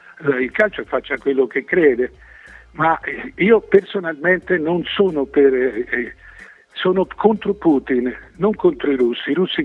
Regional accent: Florence, Tuscany, Italy; noi siamo fiorentini, non ce lo ricordiamo più

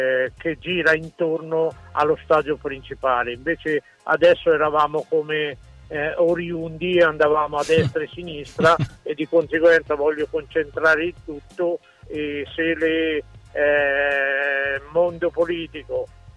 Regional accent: Gubbio, Umbria, Italy; io sono di Gubbio e sono nato a Gubbio

